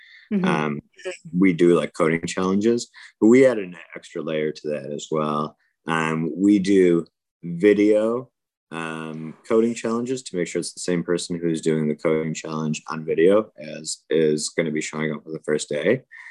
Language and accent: English; United States; Well, not we, I'm an American, but mm-hmm. My family was telling me that science and electronics and IT was pushed on them at an early age. So they came over here